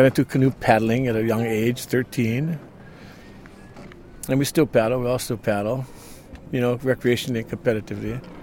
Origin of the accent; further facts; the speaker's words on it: Hawaii, United States; So I grew up on Oahu, the island of Oahu, in Kulio'o, which is on the southeast corner of Oahu.